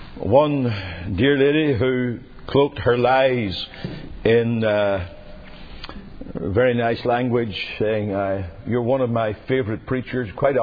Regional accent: United Kingdom; now in United States; I say your nation because I'm still British, and I can't vote in American elections.

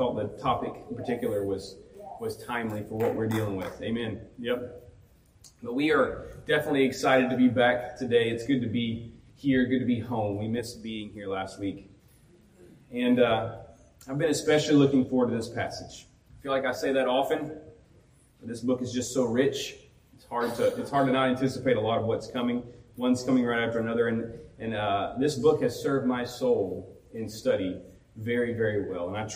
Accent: Alabama, United States; I know it's my home state. I just mentioned it was wonderful being back there.

